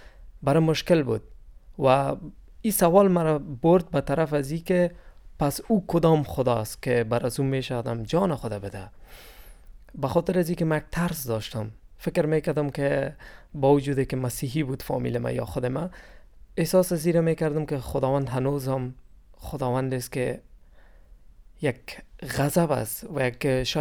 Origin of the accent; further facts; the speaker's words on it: Afghanistan; ما از افغانستان هستم.